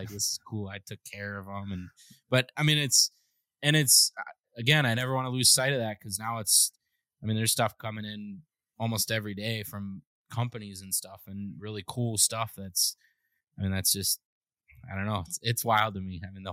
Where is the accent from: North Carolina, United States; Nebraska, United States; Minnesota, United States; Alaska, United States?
Minnesota, United States; No, so I grew up in north of the Twin Cities in Minnesota. So I'm born and raised in Minnesota